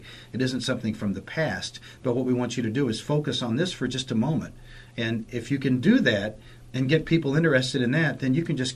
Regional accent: Appalachia, United States; While other people are trying to be Appalachian, we are Appalachian.

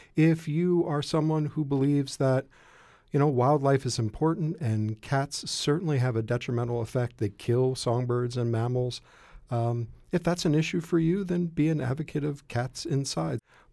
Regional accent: Reading, Pennsylvania, United States; I grew up in Reading, so a little postage stamp backyard.

